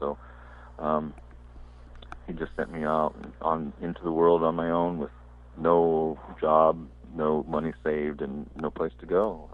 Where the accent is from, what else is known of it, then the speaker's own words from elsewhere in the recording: Fremont, California, United States; also born or lived in Redwood City; Yeah, Fremont and in the South Bay Area